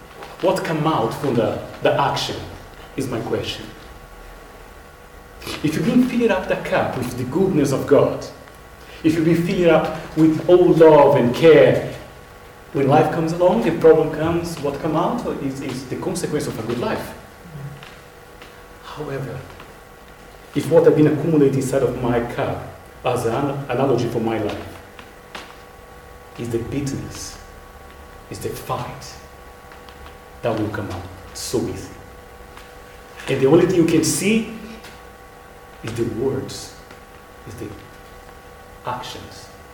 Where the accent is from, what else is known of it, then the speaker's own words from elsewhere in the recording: Brazil; English is a second language; I believe since last time I came here, about 3 months ago, I went back to Brazil. I went to see my family and friends